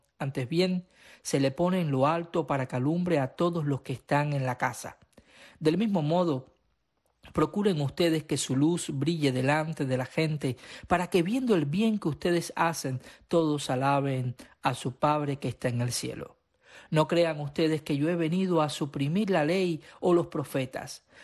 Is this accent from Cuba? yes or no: yes; Cuba; Como cubanos también tenemos la responsabilidad de llevar la luz a nuestra nación